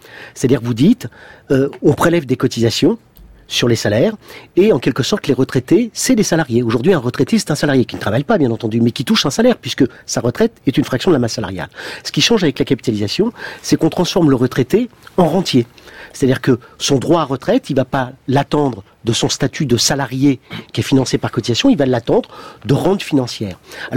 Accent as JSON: {"language": "French", "region": "Normandy", "country": "France", "said": "Écoutez, je suis normand, j'aime bien la Normandie"}